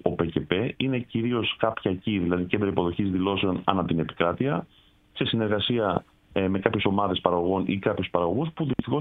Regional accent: Crete, Greece; εγώ βάζω μέσα και την Κρήτη, τον τόπο μου

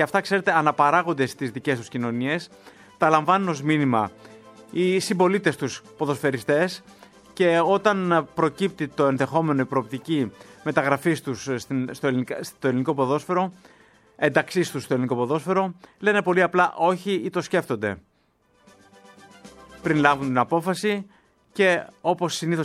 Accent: Palaio Faliro, Attica, Greece; μεγάλωσα στο Παλαιό Φάληρο.

